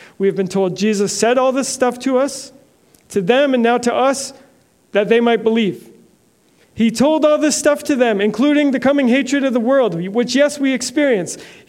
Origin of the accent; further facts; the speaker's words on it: Canada; now in United States; I am an American, a Canadian-American immigrant.